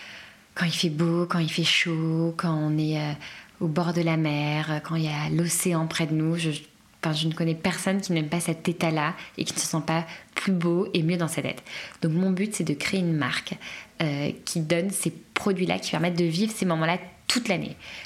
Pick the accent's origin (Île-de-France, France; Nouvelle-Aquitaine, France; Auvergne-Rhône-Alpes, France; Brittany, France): Île-de-France, France; Paris; j'ai grandi à Paris, dans un lycée parisien